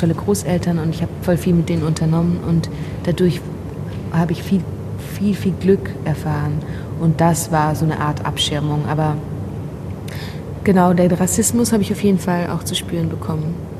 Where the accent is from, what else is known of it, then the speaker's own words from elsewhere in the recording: Basel, Basel-Stadt, Switzerland; accent: Swiss German; first language Swiss German; Also Deutsch ist ja nicht meine Muttersprache, ich bin Schweizerin. Also Schweizerdeutsch, aber trotzdem liegt es mir näher und ich ging immer sehr gerne ins Theater. Also in Basel gab es auch ein tolles Theater.